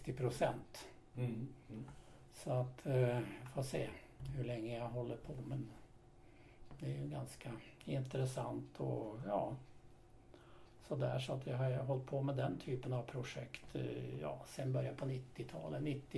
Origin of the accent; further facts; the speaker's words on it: Norway; moved away as an adult; now in Sweden; jag är född och uppvuxen i Norge. Och vid den 19-20 års ålder så flyttade till Sverige, började studera. Studerade till kemiingenjör.